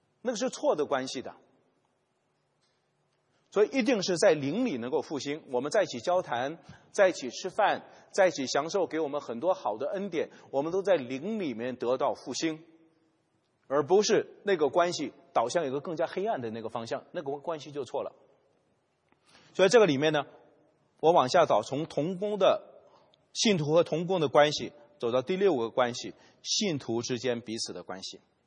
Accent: China; 我们中国人说叫多一个朋友多一条路，我交朋友是为给自己将来开路的

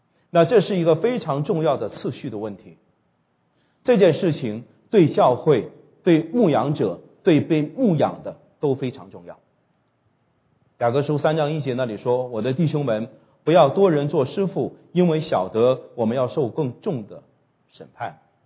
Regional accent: Jiamusi, Heilongjiang, China; 我是55岁了哈，基督徒不怕露年纪的哈，55岁，我生在黑龙江佳木斯，我小的时候我可是吃大饼子长大的啊

